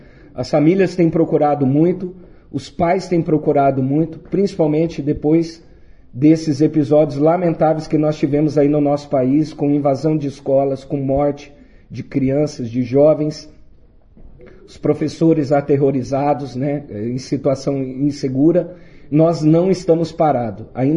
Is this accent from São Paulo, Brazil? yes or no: no; Andirá, Paraná, Brazil; also born or lived in Bandeirantes; pela nossa cidade de Bandeirantes, cidade onde eu nasci, cresci aqui ao lado, em Andirá.